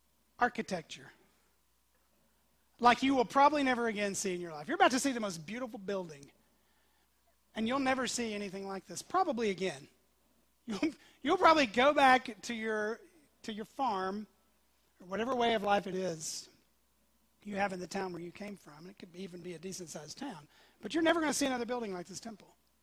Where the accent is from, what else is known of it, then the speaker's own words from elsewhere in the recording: Tennessee, United States; The first time I came to Texas from East Tennessee, where we have mountains and hills, okay